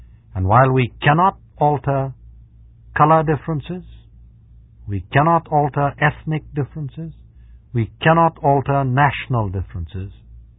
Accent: India; moved away as an adult; I came from India to go to college in England

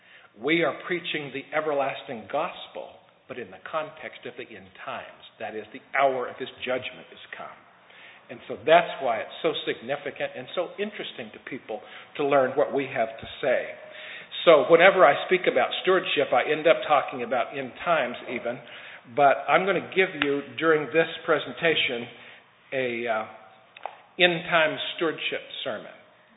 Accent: California, United States; born there; I was born in California and went to school in different places and so on.

